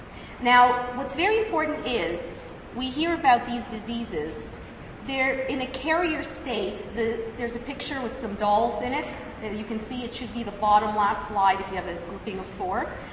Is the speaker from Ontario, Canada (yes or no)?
yes; Toronto, Ontario, Canada; I'm from Toronto, but Montreal has very, you know, lovely